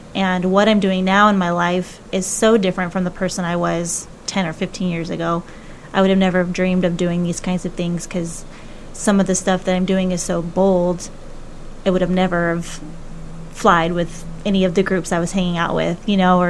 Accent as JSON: {"language": "English", "town": "Dallas", "region": "Texas", "country": "United States", "tie": "born or raised there", "said": "I grew up in Dallas, Texas. I'm the oldest of three. I have two younger brothers. We moved out. God called us to move out to Arizona, just us."}